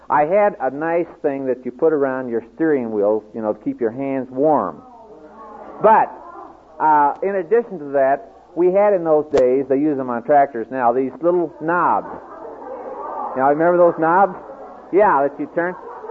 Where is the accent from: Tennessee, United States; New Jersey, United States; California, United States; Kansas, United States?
Kansas, United States; also born or lived in Iowa; I grew up down a little town. I was born in Iowa, but I grew up in a little town in southeast Kansas.